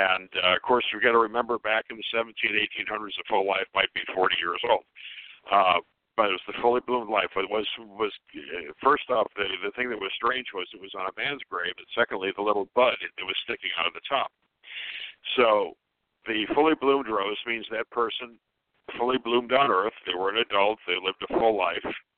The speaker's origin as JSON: {"language": "English", "town": "Chicago", "region": "Illinois", "country": "United States", "tie": "born or raised there", "also_born_or_lived": "Oregon", "moved": "as an adult", "lives_now": "Idaho, United States", "said": "I grew up in the Chicago area and I did law enforcement in the Chicago area and moved out to Oregon a long time ago"}